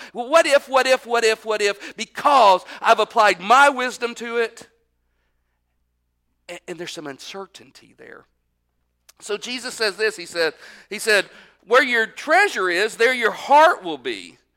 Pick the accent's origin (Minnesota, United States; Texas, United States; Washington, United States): Texas, United States; I'll use that word y'all because I'm from Texas